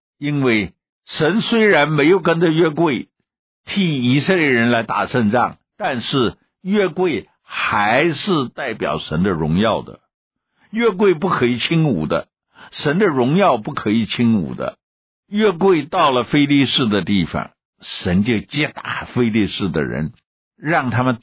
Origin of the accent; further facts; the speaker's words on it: China; 我们中国人也是一样的，对那个占卜算命啊很相似